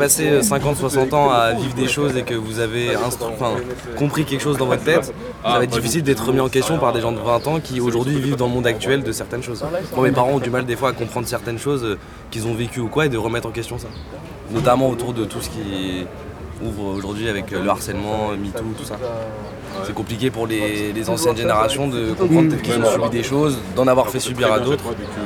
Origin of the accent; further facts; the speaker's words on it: Le Pré-Saint-Gervais, Île-de-France, France; also born or lived in Paris; J'habite dans le 20e, vers Gambetta. Et je viens du Pré Saint-Gervais, là. Donc j'ai grandi un peu dans le 19e aussi.